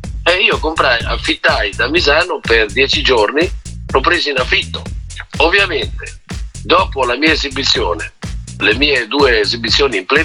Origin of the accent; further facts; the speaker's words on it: Rome, Lazio, Italy; E io sono romano